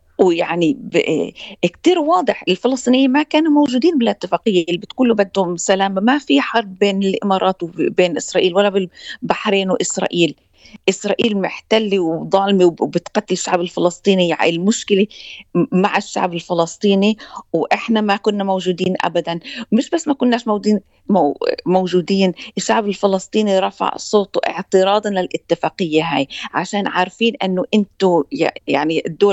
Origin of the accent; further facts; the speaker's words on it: United States; إن ولدت وربيت بأمريكا